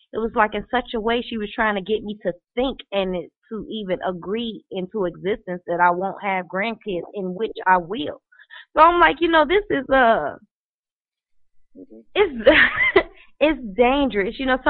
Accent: Chicago, Illinois, United States; I'm from Chicago.

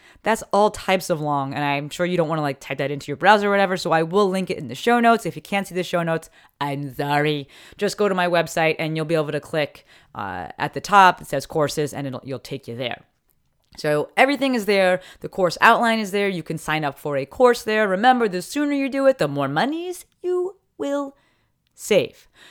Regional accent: New Jersey, United States; I'm going back to my home state, Dirty Jersey, going to be in Manasquan.

